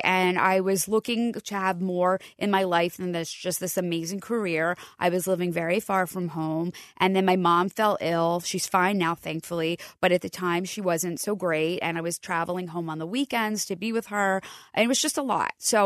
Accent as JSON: {"language": "English", "town": "Medford", "region": "New Jersey", "country": "United States", "tie": "born or raised there", "said": "I'm not. I'm from Medford, New Jersey. I grew up in Medford, just outside of Cherry Hill"}